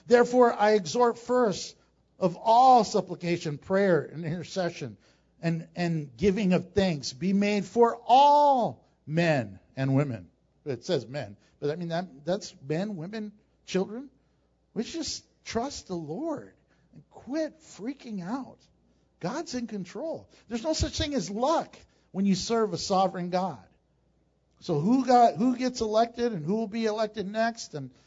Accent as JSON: {"language": "English", "country": "United States", "said": "now Trump, my president, because I'm an American."}